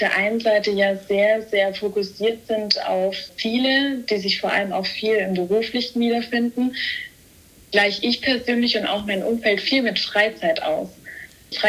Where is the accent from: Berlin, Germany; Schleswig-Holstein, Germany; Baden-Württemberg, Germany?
Baden-Württemberg, Germany; Stuttgart; Hallo zusammen … ich komme aus Stuttgart, bin 23 Jahre alt